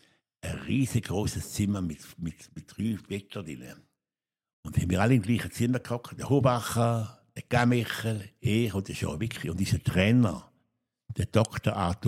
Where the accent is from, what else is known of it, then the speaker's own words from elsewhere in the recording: Switzerland; Ich war Schweizer